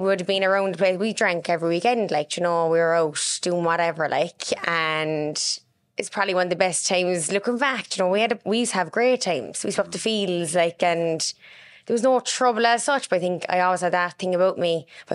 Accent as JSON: {"language": "English", "town": "Mayfield", "region": "Munster", "country": "Ireland", "tie": "born or raised there", "said": "Yeah, so I grew up in Mayfield. I moved out to the country for a few years as well. So we lived out in Carrignavar for like 10 years."}